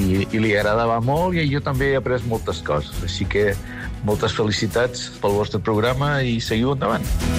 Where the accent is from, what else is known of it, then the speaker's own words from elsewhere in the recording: Sabadell, Catalonia, Spain; now in Santiago, Chile; Soc un sabadellenc que viu a Santiago de Xile